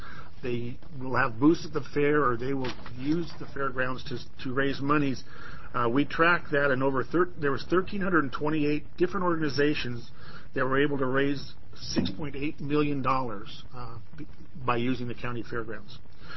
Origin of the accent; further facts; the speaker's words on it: Garibaldi, Oregon, United States; My address, I'm from Garibaldi, P.O. Box, 610 Ginger Avenue in Garibaldi, Oregon.